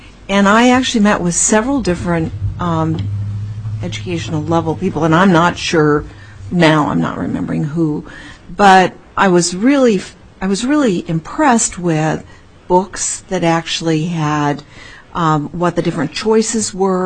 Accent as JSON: {"language": "English", "town": "Anchorage", "region": "Alaska", "country": "United States", "said": "though I come from Anchorage"}